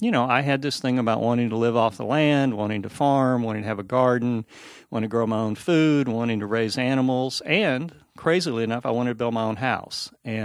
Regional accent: Birmingham, Alabama, United States; moved away as an adult; I was born in Birmingham, Alabama. Grew up in the 50s and 60s during the height of the civil rights movement

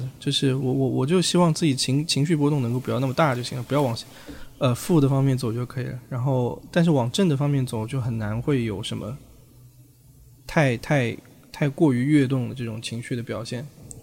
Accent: Fuzhou, Jiangxi, China; 我出生在江西抚州的一个特别乡下的一种三线工厂，就是一个矿山。

